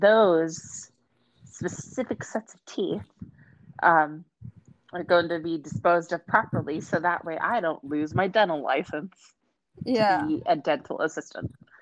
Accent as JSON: {"language": "English", "region": "California", "country": "United States", "said": "Because I've moved around a lot, they don't know specifically the location. I just said I'm from California."}